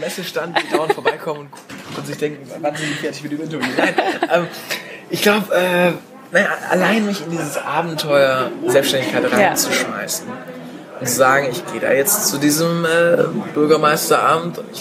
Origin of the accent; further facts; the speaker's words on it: Stuttgart, Baden-Württemberg, Germany; Ich komme aus Stuttgart, ich fahre auch gern Autos, die von dort kommen.